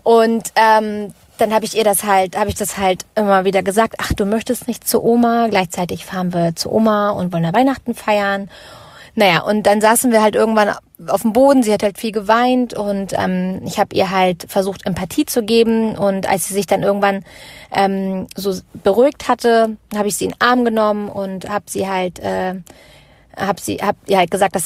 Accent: Lüneburg, Lower Saxony, Germany; ich komme aus Lüneburg und meine Tochter ist 2,5.

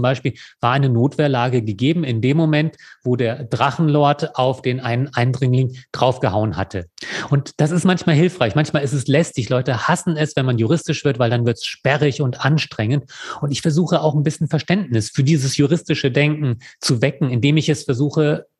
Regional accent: Lower Saxony, Germany; born there; Und jetzt sehe ich auch nicht so richtig biodeutsch aus, obwohl ich gebürtiger Niedersachse bin.

